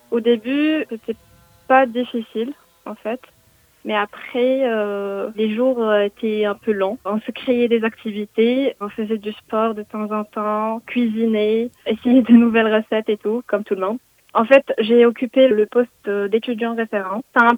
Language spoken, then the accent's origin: French; Morocco; now in Brest, France; j'ai 22 ans et je viens du Maroc.